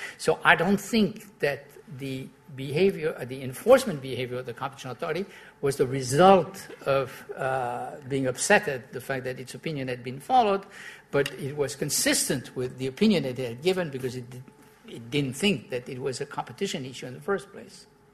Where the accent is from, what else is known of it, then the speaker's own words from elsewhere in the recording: France; English is a second language; in my home country, in France.